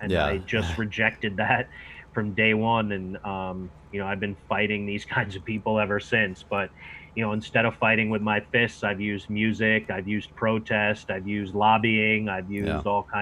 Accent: Connecticut, United States; In Fairfield County.

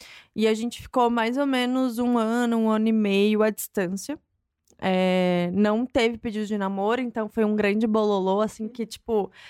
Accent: Porto Alegre, Rio Grande do Sul, Brazil; eu ainda estava em Porto Alegre. E nós dois somos de Porto Alegre.

